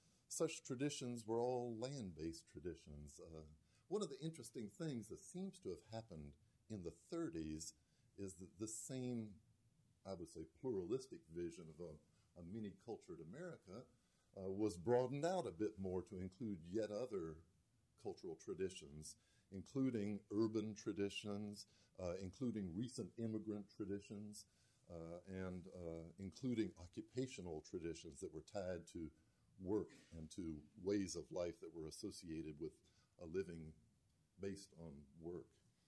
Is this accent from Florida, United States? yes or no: yes; Jacksonville, Florida, United States; the vision I had growing up in Jacksonville